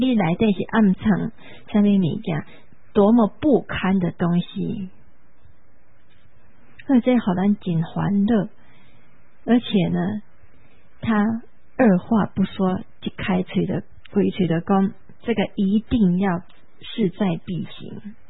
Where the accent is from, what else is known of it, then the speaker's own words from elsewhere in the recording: Taiwan; 还是说我们台湾人已经散家无法度